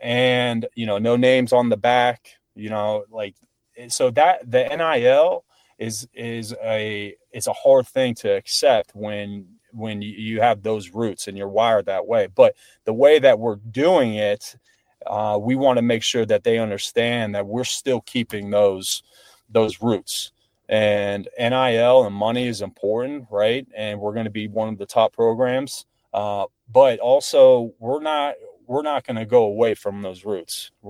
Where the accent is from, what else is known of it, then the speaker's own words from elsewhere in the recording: Youngstown, Ohio, United States; But growing up in Youngstown, Ohio, there's a big, you know, Irish, Italian culture there.